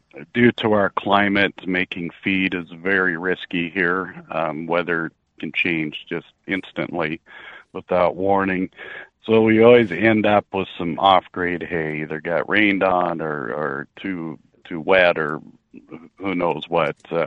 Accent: Washington, United States; We're originally from Northwest Washington, and we dairied there.

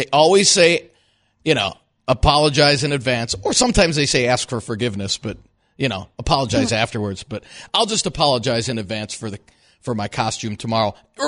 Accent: Chicago, Illinois, United States; I remember growing up in Chicago and listening to those two on WGN.

